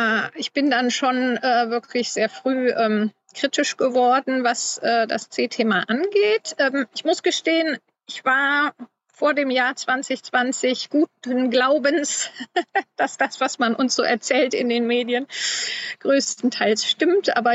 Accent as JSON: {"language": "German", "town": "Stolberg", "region": "North Rhine-Westphalia", "country": "Germany", "said": "Ich komme aus der Stadt Stolberg, wo die Firma Grünenthal ihren Sitz hat und die ja damals Contergan hergestellt hat."}